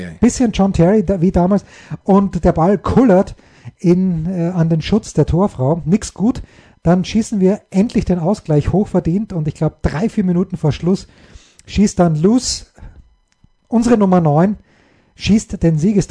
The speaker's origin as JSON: {"language": "German", "region": "Styria", "country": "Austria", "lives_now": "Munich, Germany", "said": "A steht hier, also in der Steiermark, wo ich herkomme, der ASK ist der Arbeitersportclub, aber wir sind ja in München."}